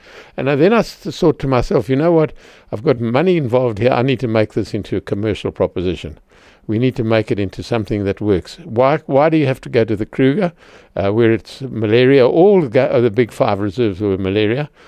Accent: Zimbabwe; And my background is growing up in Zimbabwe, where I was brought up on game farms and cattle farms and everything.

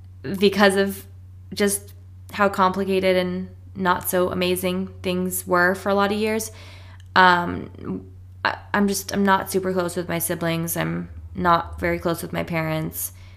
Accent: New Hampshire, United States; also born or lived in Florida; oh, well, I grew up in New Hampshire, but like, I blah, blah, blah. But like, for lack of better words, I identify as being from Florida

